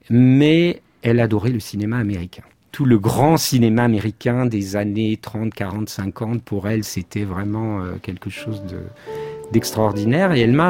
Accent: Nice, Provence-Alpes-Côte d'Azur, France; ce que je garde de mon enfance à Nice en particulier, justement, c'est la lumière et le soleil. Nous habitions pas très très loin de la mer

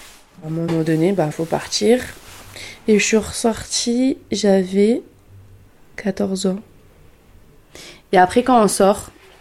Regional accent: Grigny, Île-de-France, France; J'ai grandi donc à la Grande Borne, à la place aux Herbes.

